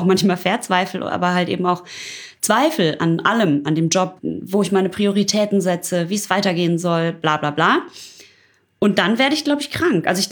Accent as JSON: {"language": "German", "region": "North Rhine-Westphalia", "country": "Germany", "said": "ich komme aus dem Ruhrpott"}